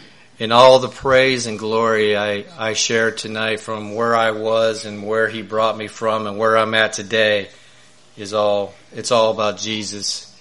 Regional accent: Dover, Ohio, United States; also born or lived in New Philadelphia, Ohio; But anyway, I was born in Dover. I actually lived in New Philadelphia, Ohio for the first 4 years of my life. Then we moved from New Philadelphia to Dover, Ohio.

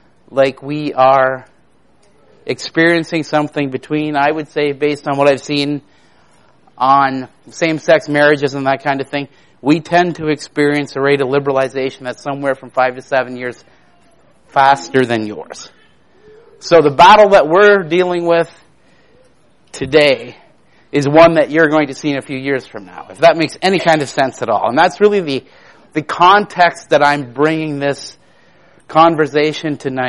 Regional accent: Canada; now in United States; Canada, where I'm from, based on my really bizarre accent

